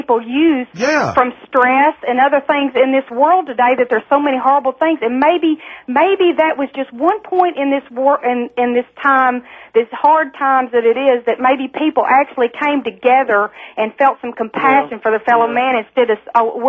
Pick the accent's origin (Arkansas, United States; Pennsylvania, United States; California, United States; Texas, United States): Arkansas, United States; Benton; Yeah, I'm a nurse from Benton, Arkansas.